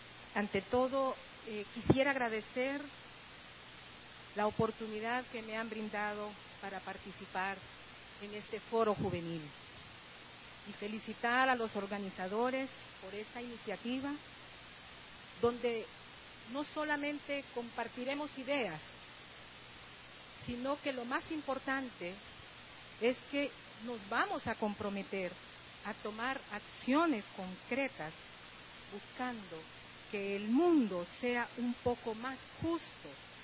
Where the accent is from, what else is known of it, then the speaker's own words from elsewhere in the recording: Honduras; En mi país, Honduras, el 64% de la población tiene menos de 29 años.